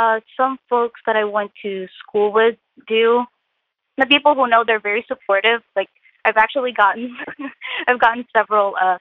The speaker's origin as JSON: {"language": "English", "country": "Philippines", "said": "I'm Filipino. The culture of shame is very strong."}